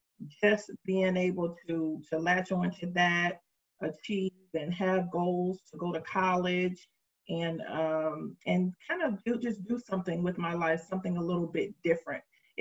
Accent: Detroit, Michigan, United States; some of the circumstances that I experienced as a child growing up in Detroit were common.

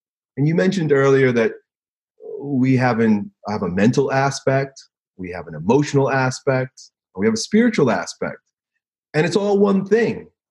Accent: New York, United States; I was raised on Long Island in New York, which at the time, as is most suburbs of cities, and particularly New York, it's segregated in a way

